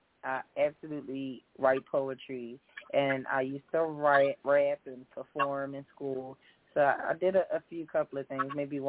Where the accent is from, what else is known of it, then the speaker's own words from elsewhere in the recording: Philadelphia, Pennsylvania, United States; I live in West Philly. I'm from Uptown. I've been here for years.